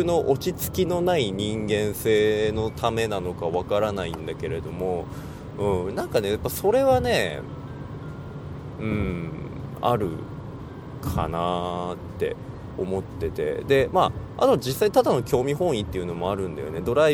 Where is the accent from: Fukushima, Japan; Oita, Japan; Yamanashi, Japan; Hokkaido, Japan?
Hokkaido, Japan; Sapporo; 自分の地元である札幌からどれぐらいの距離でこう着くのかな